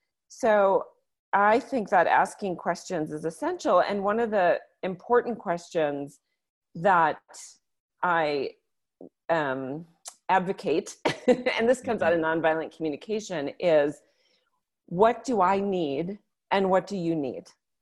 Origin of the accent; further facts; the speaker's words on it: Minneapolis, Minnesota, United States; and I'm from Minneapolis.